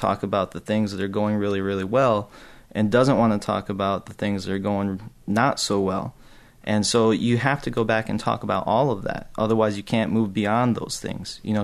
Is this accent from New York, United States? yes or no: no; Battle Creek, Michigan, United States; I grew up in Battle Creek, and you learn about Sojourner Truth, and you learn about the Underground Railroad and the role that Battle Creek played.